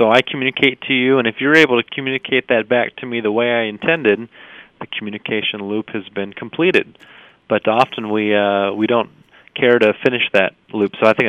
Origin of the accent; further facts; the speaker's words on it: California, United States; So it's interesting, you know, as a kid, and maybe growing up in California, you know, you mentioned, you know, in the last segment from surfer culture